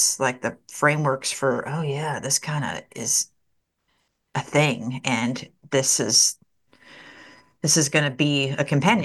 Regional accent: Nebraska, United States; I grew up in Nebraska, so it was like not like very landlocked.

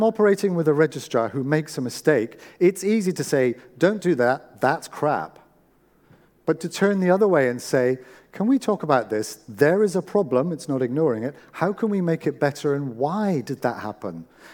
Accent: Scotland, United Kingdom; I'm Scottish, so.

